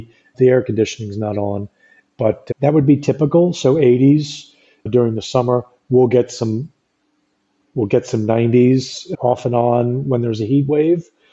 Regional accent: New York, United States; now in France; I haven't had that since I grew up in New York. So almost 40 years.

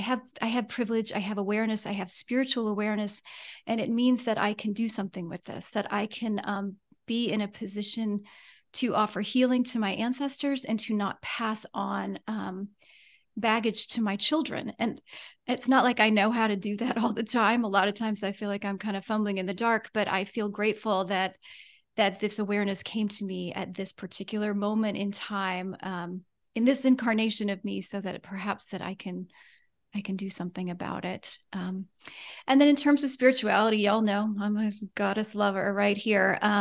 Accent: Georgia, United States; I grew up in the Deep South in Georgia, was raised as a Southern Baptist

